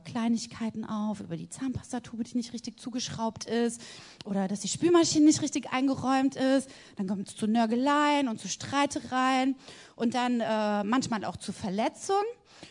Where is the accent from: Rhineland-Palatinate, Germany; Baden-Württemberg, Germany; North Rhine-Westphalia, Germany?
Rhineland-Palatinate, Germany; Mainz; Also es ist ziemlich bekannt bei uns in Mainz oder in Rheinhessen, weil da alle Leute fahren hierher.